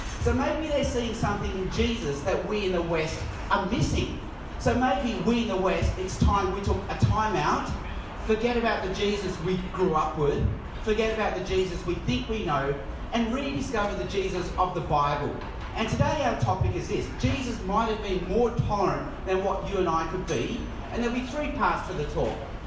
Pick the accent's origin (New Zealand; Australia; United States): Australia; Darwin, Northern Territory; also born or lived in Hong Kong; my parents moved to Australia in the 1960s. That's my parents. That's me as a baby as I moved from Hong Kong to Darwin.